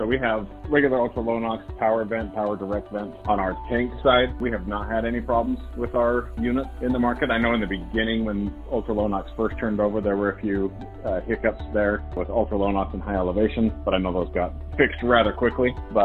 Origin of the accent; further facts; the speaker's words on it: Murray, Utah, United States; Yeah, I was born and raised in Utah. Grew up in the Murray Holiday area. Went to Cottonwood High School. Been in Utah my whole life.